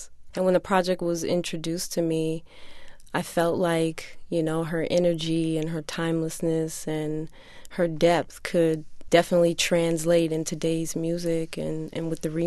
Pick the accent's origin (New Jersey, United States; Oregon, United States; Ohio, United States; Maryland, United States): Maryland, United States; And, you know, I'm from Maryland myself, but closer to Silver Spring.